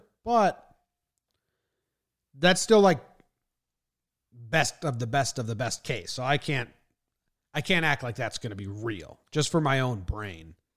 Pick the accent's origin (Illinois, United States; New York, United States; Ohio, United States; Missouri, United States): New York, United States; You're from New York. We're from New York.